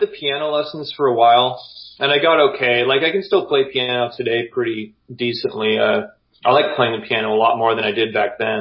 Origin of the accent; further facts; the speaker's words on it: Boise, Idaho, United States; that I don't think that club was a thing when I was growing up in Boise.